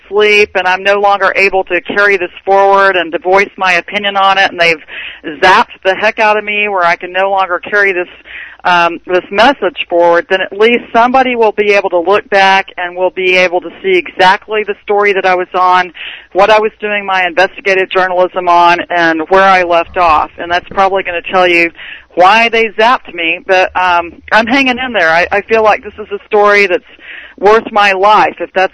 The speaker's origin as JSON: {"language": "English", "region": "Texas", "country": "United States", "said": "I'm Texan, so we say the word capillary."}